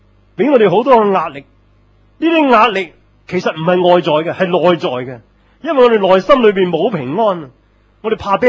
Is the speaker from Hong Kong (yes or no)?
yes; Hong Kong; 很多我们香港人最厉害的这句话